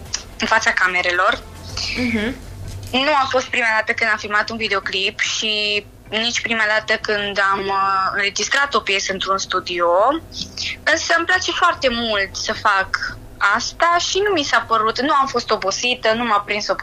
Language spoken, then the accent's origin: Romanian; Baia Mare, Maramureș County, Romania; Sunt din Maramureș, din Baia Mare.